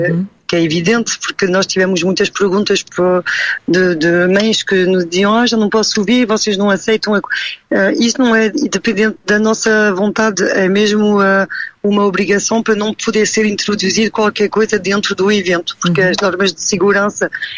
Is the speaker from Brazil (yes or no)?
no; Pombal, Centro, Portugal; also born or lived in Valença do Minho; Eu sou de Pombal e de Valença do Minho.